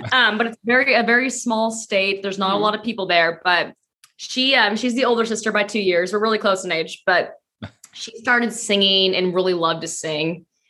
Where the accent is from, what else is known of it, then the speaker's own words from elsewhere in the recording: North Dakota, United States; but we're from the Midwest. And I think people forget that North Dakota